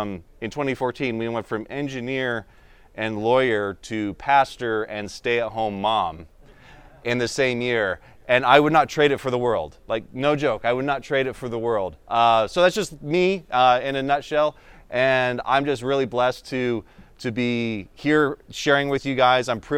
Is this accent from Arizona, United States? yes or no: yes; Tucson, Arizona, United States; I'm in my 30s. I am a millennial, and that's not a dirty word. That's okay. And I grew up in Tucson. I came to this church in high school back in 98